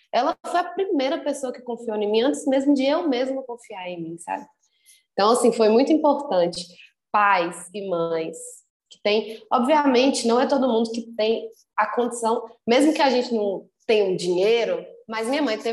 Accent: Taiobeiras, Minas Gerais, Brazil; é difícil você ser de uma cidade do interior, como eu sou de Itaiobeiras, que é longe de tudo quanto é capital. É longe da capital de Minas Gerais, é longe da capital da Bahia, porque Itaiobeiras é perto da Bahia.

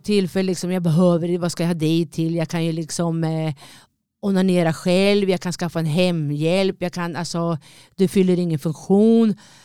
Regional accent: Linköping, Östergötland, Sweden; alla vet väl att jag kommer från Linköping förmodligen, men det här var en förort till Linköping

